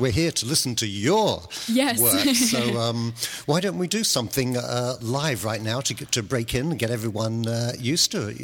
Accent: England, United Kingdom; because I grew up in England.

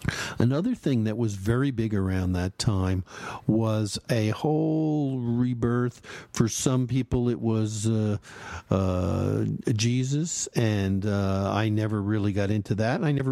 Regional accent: New Jersey, United States; I grew up in just outside of New York, in New Jersey.

